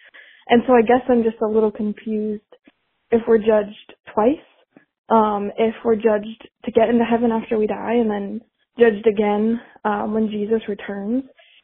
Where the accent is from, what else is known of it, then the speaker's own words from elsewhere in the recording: South Carolina, United States; I'm from South Carolina, and my question has to do with the Day of Judgment.